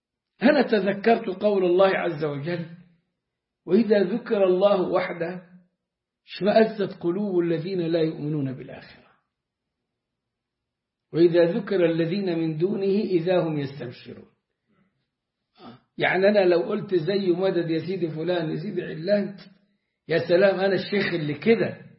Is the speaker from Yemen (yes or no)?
no; Sohag, Sohag Governorate, Egypt; بعدين عندنا في سوهاج بلدنا